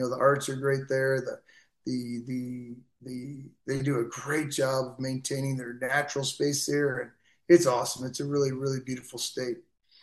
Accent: Green Bay, Wisconsin, United States; I grew up in Green Bay, Wisconsin. It's a great town, man.

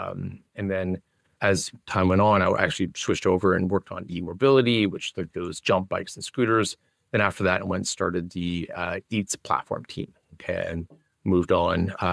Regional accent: Canada; I'm originally from Canada. I was living in Vancouver.

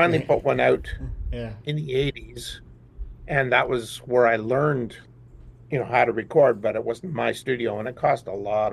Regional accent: Canada; I grew up in Canada when … was it for us.

